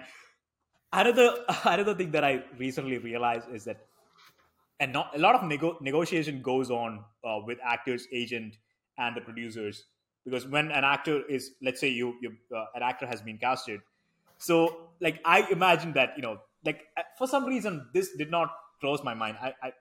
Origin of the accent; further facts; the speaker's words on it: Kerala, India; first language Malayalam; English is a second language; So Malayalam is my native tongue.